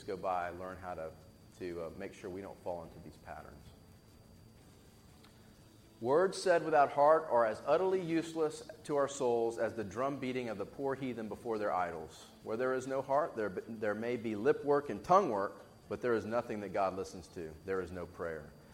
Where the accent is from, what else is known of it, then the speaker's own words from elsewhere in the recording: Texas, United States; I'm from Texas, so this is, I kind of like the first part of this quote.